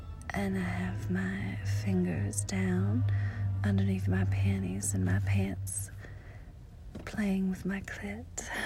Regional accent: the South, United States; accent: southern; So I've been asked to record an audio with my natural southern accent, and you'll find that most of the time I hide it just because I'm used to not using my southern accent because I don't live in the south anymore

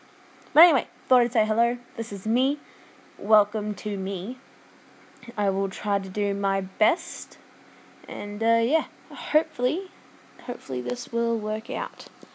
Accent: Australia; And, yeah, I'm just the dorky, stumbling and fumbling Australian. I don't know if that's obvious in my accent.

